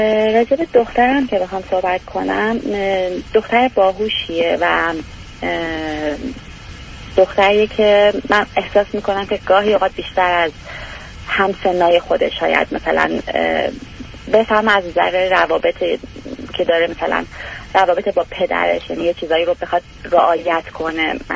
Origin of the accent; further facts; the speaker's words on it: Iran; moved away as an adult; now in Europe; حدود 9 ساله که خارج از ایران هستیم.